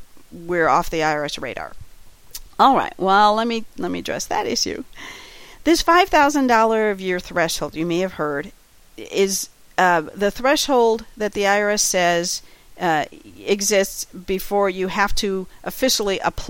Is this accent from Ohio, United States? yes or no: yes; Cincinnati, Ohio, United States; Then you'll see me in Cincinnati, Ohio, my hometown, April 9th through 11th, 2015.